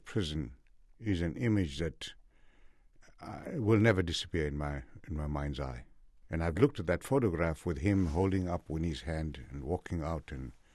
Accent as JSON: {"language": "English", "country": "South Africa", "said": "I'm from South Africa."}